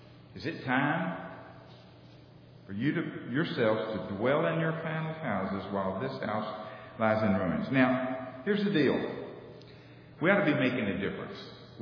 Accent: Mississippi, United States; accent: Mississippi; I'll try to get my Mississippi accent back as fast as I can.

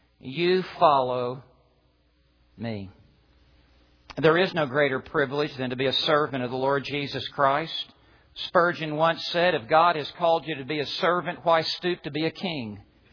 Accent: Alabama, United States; he explained that I'm a pastor from Alabama.

